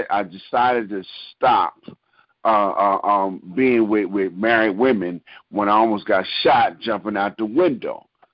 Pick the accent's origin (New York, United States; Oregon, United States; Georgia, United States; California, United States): New York, United States; Brooklyn; I'm from Brooklyn, so I'm a little bit unrefined.